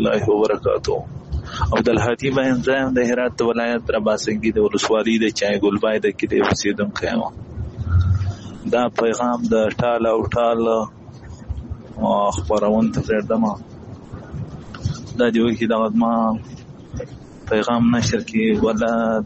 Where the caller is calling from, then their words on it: Iran; خو زه دلته مړ په ایران کې یو